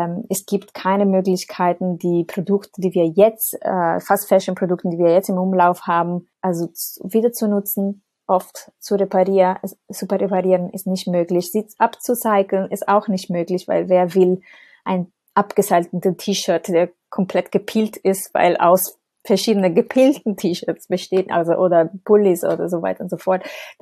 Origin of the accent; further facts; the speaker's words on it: Italy; now in Berlin, Germany; ich bin gebürtige Italienerin, aber wohne schon seit 12 Jahren in Berlin, also in Deutschland, aber immer in Berlin.